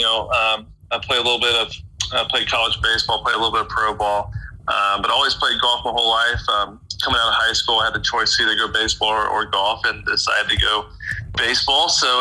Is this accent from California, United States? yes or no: no; Memphis, Tennessee, United States; I was from I grew up in Memphis, Tennessee. I got back to Colonial Country Club in Memphis